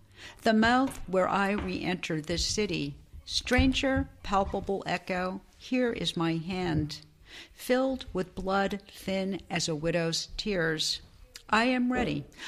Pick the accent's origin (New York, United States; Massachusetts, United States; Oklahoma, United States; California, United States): Massachusetts, United States; because I grew up on Cape Cod, I feel like that my two elements were the beach, the ocean, and then the stars at night above the horizon.